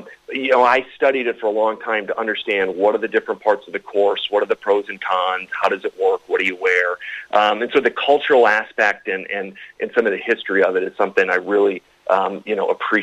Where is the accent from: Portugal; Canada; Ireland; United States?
Ireland; you can probably tell I'm Irish